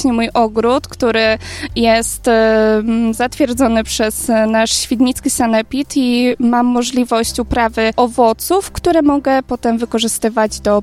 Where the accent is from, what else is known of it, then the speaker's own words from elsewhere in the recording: Sobótka, Lower Silesian Voivodeship, Poland; now in Boleścin, Poland; No ja jestem z Sobótki, ale dość szybko się stamtąd wyprowadziłam